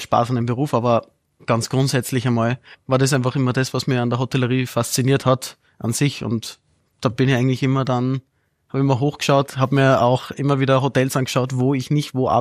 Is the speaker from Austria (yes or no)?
yes; Lichtenberg, Upper Austria, Austria; Und sind aber dann eigentlich wirklich aufgewachsen, groß geworden in Lichtenberg in Oberösterreich, im Müllviertel, im wunderschönen Müllviertel.